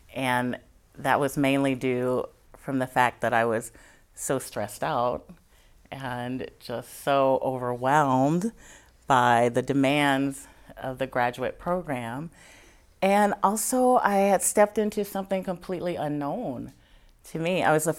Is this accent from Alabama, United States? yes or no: yes; Alabama, United States; I was growing up in Alabama, and my grandma were very Southern Baptist Christian religion.